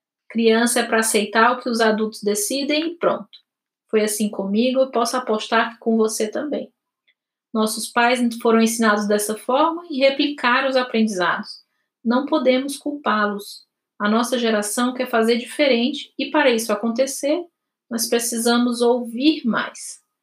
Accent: Dourados, Mato Grosso do Sul, Brazil; A minha infância livre, em Dourados, no Mato Grosso do Sul

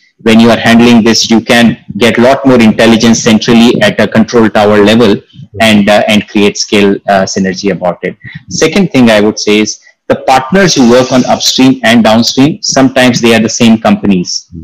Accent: India; English is a second language; In India, I think I grew up in India.

